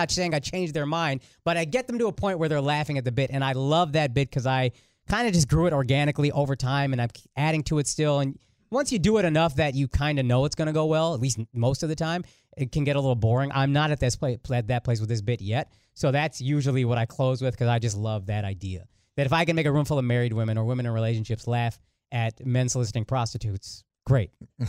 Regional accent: Plano, Texas, United States; also born or lived in Frisco / Dallas; but I grew up in Plano and then I moved to Frisco when I was in 11th grade in 2000.

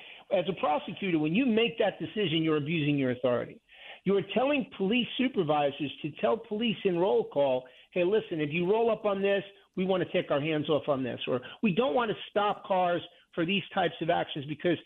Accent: New York City, New York, United States; New York City, my hometown, which I'm ashamed of at this point.

